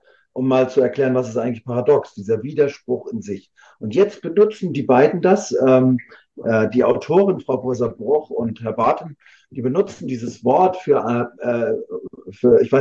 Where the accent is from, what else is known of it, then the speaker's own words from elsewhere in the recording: Rostock, Mecklenburg-Vorpommern, Germany; wenn zum Beispiel die Stadtverwaltung hier in meiner Heimatstadt in Rostock ein Schild auf eine Wiese stellt